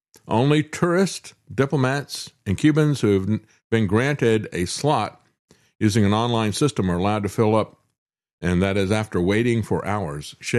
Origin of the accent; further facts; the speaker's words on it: Florida, United States; You know, when I think of Cuba, I grew up in Florida.